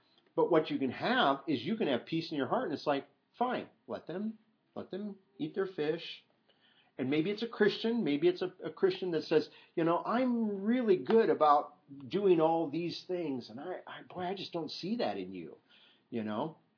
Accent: Iowa, United States; My wife and I grew up in Catholic country in Iowa

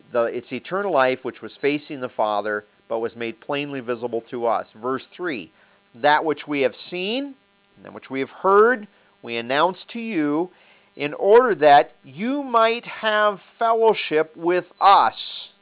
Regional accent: South Dakota, United States; because I come from … of South Dakota that are kind of an emotional bunch, you know.

